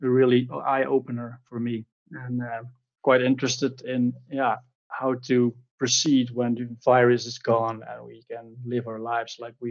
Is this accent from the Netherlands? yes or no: yes; Netherlands; from the Netherlands